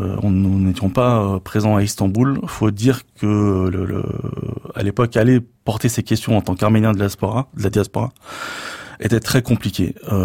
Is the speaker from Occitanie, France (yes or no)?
no; Décines, Auvergne-Rhône-Alpes, France; J'ai toujours été un militant associatif au sein de la communauté arménienne. Je suis originaire de Lyon, d'une ville de la banlieue de Lyon qui s'appelle Décines, où qui existe une grosse communauté arménienne.